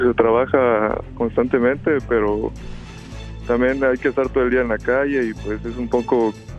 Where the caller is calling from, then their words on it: Tuxtla Gutiérrez, Chiapas, Mexico; Pues hablo de Tuxtla Gutiérrez, Chiapas.